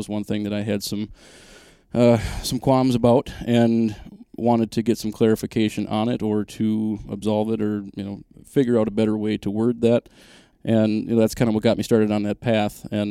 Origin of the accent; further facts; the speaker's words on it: Wisconsin, United States; I'm from Northeast Wisconsin. Grew up night hunting.